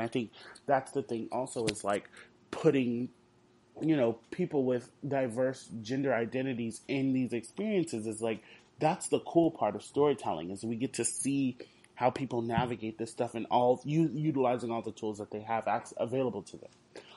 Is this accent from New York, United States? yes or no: no; Houston, Texas, United States; I know about Tuts because I'm from Houston